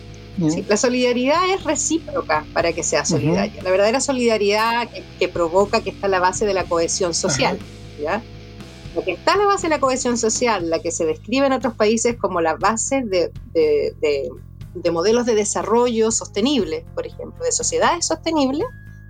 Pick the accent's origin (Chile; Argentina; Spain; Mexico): Chile; Lo que tenemos muy como chilenos es que esperamos siempre de las estructuras sociales